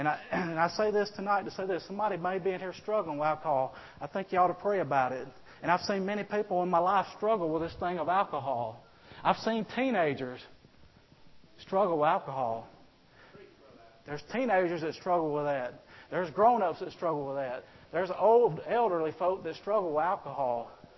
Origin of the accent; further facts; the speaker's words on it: Roanoke, Alabama, United States; I never went into a Walmart and saw any beer in my hometown of Roanoke, Alabama.